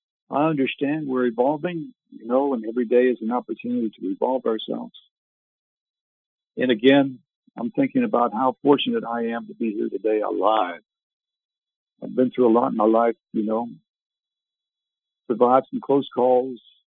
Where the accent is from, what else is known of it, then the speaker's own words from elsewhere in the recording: Canada; I grew up in Canada. I was terribly shy.